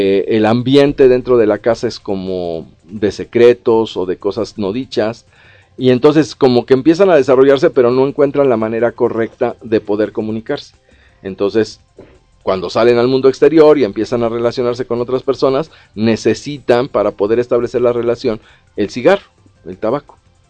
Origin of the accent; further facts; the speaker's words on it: Mexico City, Mexico; quienes somos de aquí de la Ciudad de México